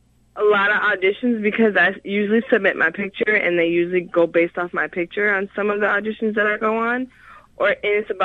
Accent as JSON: {"language": "English", "town": "Chicago", "region": "Illinois", "country": "United States", "said": "I'm from Chicago. That's where I'm from."}